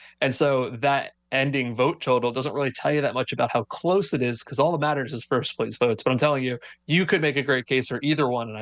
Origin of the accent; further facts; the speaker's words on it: New York, United States; Being a New Yorker, I'm not a Mets fan, but I do follow the Mets pretty closely.